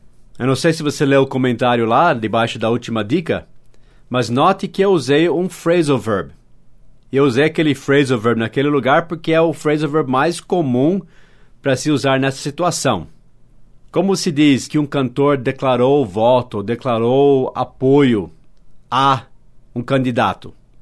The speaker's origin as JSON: {"language": "Portuguese", "country": "United States", "second_language": "Portuguese", "lives_now": "Brazil", "said": "eu, como americano, não posso publicamente declarar o meu apoio a um candidato ou outro aqui no Brasil."}